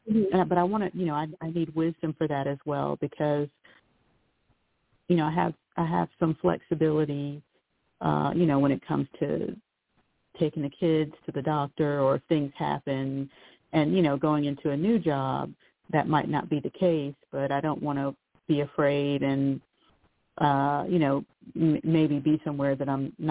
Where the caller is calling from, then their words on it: North Carolina, United States; from North Carolina.